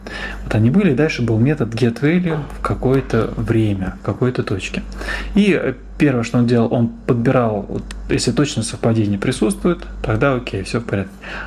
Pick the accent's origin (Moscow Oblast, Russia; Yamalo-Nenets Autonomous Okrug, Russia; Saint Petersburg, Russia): Moscow Oblast, Russia; я сам из Подмосковья